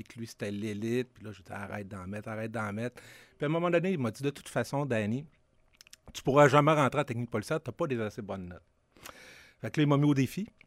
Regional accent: Quebec City, Quebec, Canada; Ben moi, je viens de Limoilou. Salutations à rue Vitry, rue Limoilou. Rue Villebon.

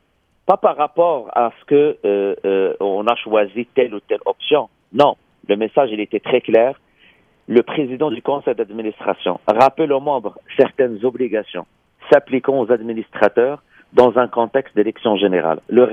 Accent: Quebec, Canada; en tant que Québécois

